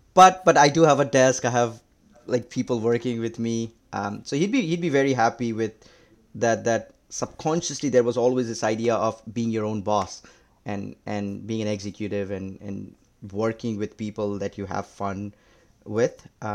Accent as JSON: {"language": "English", "country": "India", "tie": "born or raised there", "said": "Yeah, growing up in India, most kids, the thing that their passion is cricket."}